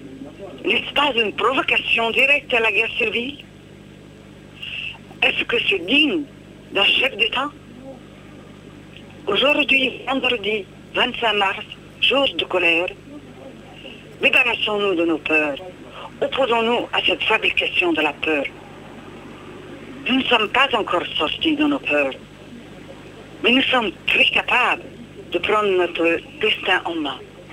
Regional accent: Aleppo, Aleppo Governorate, Syria; de Aleppo.

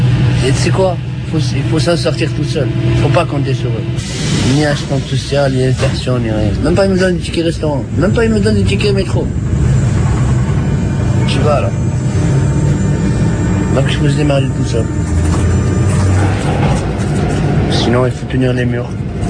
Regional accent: Marseille, Provence-Alpes-Côte d'Azur, France; Parce que moi, je suis venu de Marseille, on a la mer et tout.

